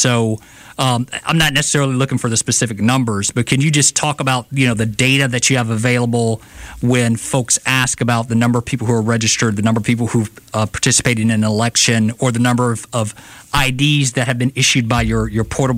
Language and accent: English; Prichard, Alabama, United States; you know, I'm from Pritchard. We live in Pritchard.